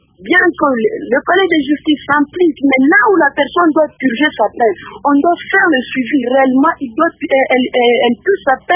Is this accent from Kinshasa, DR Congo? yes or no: no; Lubumbashi, Haut-Katanga, DR Congo; Parce que moi, je suis de Lubumbashi.